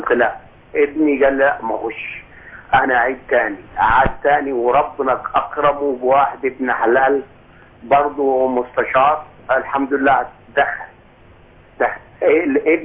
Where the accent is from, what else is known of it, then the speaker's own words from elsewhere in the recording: Egypt; انا مقدم على عداد عندنا في مصر هنا